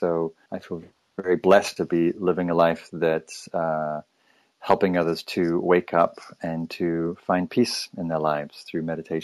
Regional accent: England, United Kingdom; also born or lived in London; I was born in England, raised in Northern England, and discovered Buddhism when I was a punk rocker in London in the early 80s

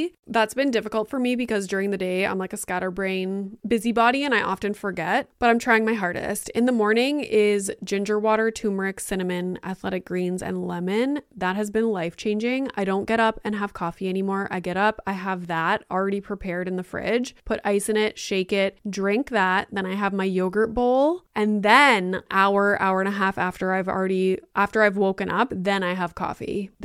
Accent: Ontario, Canada; and I grew up in Northern Ontario, which is like 10 times worse with regard to resources and specialists and whatnot.

